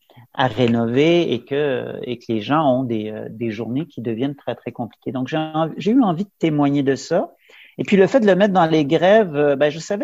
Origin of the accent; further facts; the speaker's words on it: Quebec, Canada; now in France; je suis Canadien d'origine, je suis Québécois, mais j'habite la France depuis 22 ans et j'ai habité Paris.